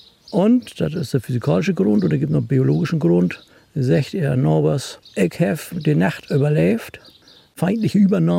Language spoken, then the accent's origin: German; Lower Saxony, Germany; Elfmarsch und Niedersachsen, also südlich von Hamburg.